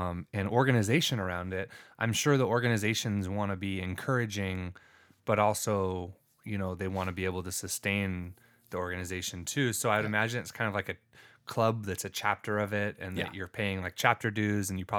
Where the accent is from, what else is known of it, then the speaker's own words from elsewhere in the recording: Cayucos, California, United States; I grew up in Cayucas on a creek